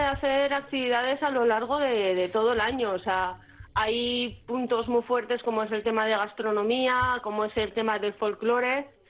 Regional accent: Basque Country, Spain; Yo, además, es que no soy extremeña, soy vasca.

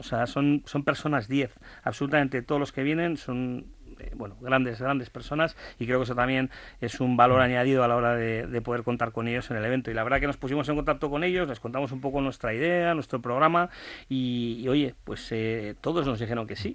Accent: Bilbao, Basque Country, Spain; Nuestro objetivo era como buenos bilbaínos ambiciosos, era llegar a los 100

